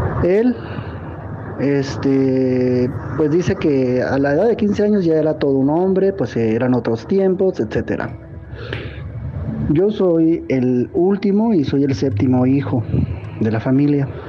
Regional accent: La Paz, Baja California Sur, Mexico; Soy de La Paz, Baja California Sur, México, el bello puerto de La Paz, hermosa ciudad.

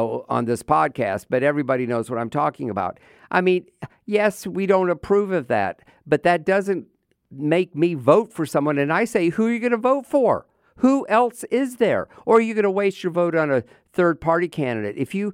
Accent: United States; I mean, yes, as an American, those things are important.

